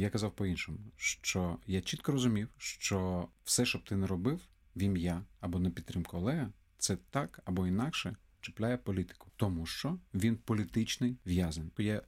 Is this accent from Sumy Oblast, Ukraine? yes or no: no; Crimea, Ukraine; І ми обидва раділи, тому що ми обидва із Криму.